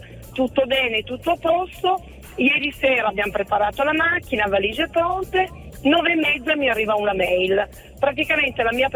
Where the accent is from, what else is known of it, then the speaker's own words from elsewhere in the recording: Turin, Piedmont, Italy; Allora, noi siamo di Torino.